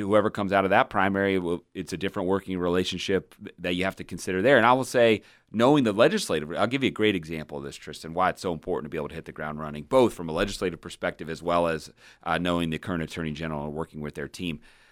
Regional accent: Omaha, Nebraska, United States; I'm originally from Omaha even, which sort of makes it doubly worse.

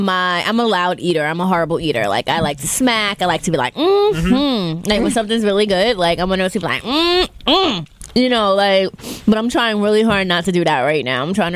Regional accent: New York, United States; But I grew up in Clinton Hills, all right? So now living in Flatbush.

